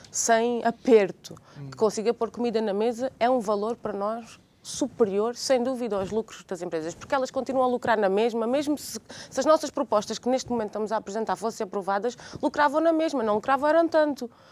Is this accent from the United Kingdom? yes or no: no; Azores, Portugal; born there; Pois, eu nasci nos Açores